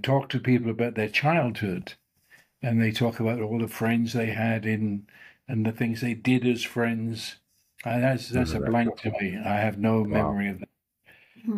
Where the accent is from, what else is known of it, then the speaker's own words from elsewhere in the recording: London, United Kingdom; born there; I was born right at the beginning of World War II, and I was born in London.